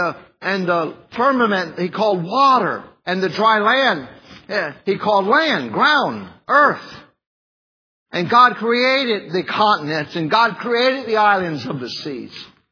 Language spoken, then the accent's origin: English; the South, United States; of course, I'm being from the South, figuring if you go to the beach, everybody's going to be going around in swimwear.